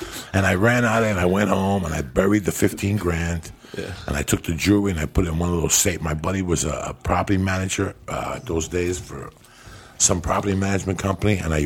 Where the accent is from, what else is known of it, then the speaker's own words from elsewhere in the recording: New York City, New York, United States; So I grew up in New York City.